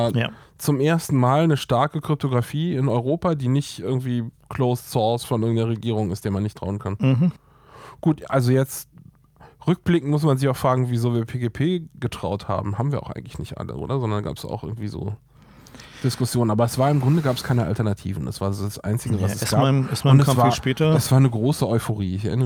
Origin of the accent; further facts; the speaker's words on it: France; Also ja, das war bei uns in Frankreich, war auch verboten.